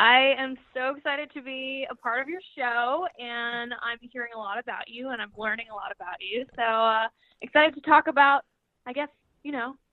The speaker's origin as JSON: {"language": "English", "region": "Quebec", "country": "Canada", "tie": "born or raised there", "said": "growing up in Canada, the part that I grew up in, especially Quebec overall, it's different than the rest of Canada."}